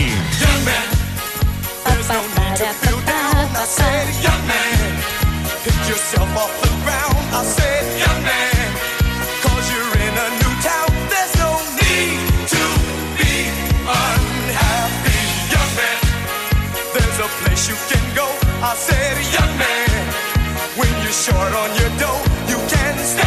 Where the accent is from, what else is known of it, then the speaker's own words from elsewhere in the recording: Catalonia, Spain; Ya me estoy despertando, que yo soy catalán, me has jodido.